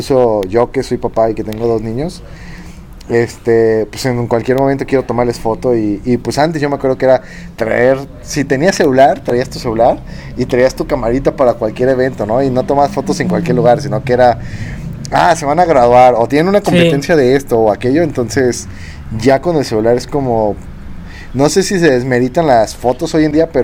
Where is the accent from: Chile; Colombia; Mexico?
Mexico; al menos yo como mexicano me sentí como, ah, mira, ahí está un mexicano hablando del iPhone